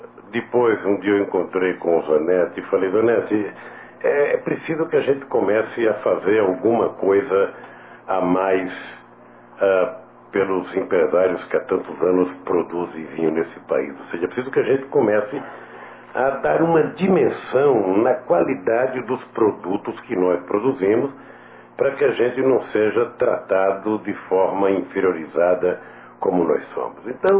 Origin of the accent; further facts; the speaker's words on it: Brazil; nós, enquanto brasileiros